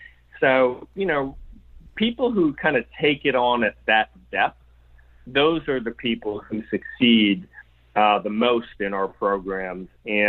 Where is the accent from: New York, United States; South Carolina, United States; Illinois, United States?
New York, United States; You know, I'm from New York.